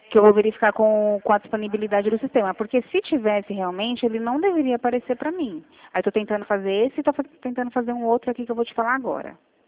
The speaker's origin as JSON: {"language": "Portuguese", "town": "Mogi Guaçu", "region": "São Paulo", "country": "Brazil", "said": "Isso, na verdade, sou aqui do Mogi Guaçu"}